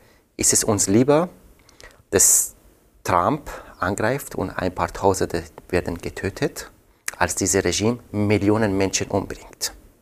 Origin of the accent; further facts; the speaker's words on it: Iran; German is a second language; jetzt bin ich vor Iran und ich bitte, dass alle am Freitag vorbeikommen und es zuhören, was passiert in meinem Heimatland.